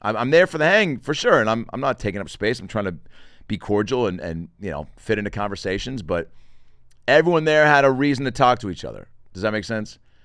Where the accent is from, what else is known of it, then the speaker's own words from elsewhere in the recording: Seattle, Washington, United States; Seattle, Moore Theater, first theater show in my hometown.